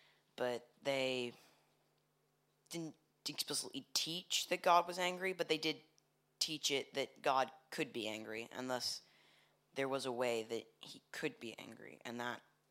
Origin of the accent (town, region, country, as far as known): Seattle, Washington, United States